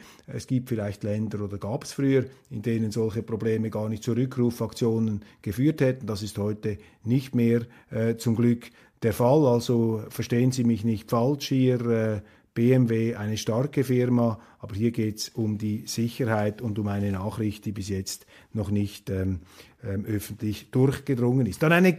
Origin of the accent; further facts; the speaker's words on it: Switzerland; das ist jetzt meine Beobachtung als Schweizer, so nehme ich das wahr